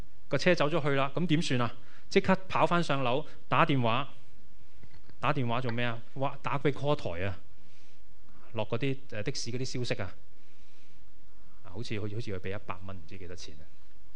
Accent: Hong Kong; 你知道我哋香港人咧几攰都系攞住部机噶嘛

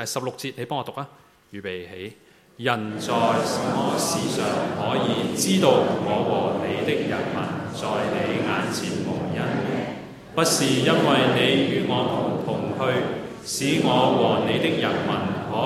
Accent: Hong Kong; 你知道我們香港人很喜歡聽的

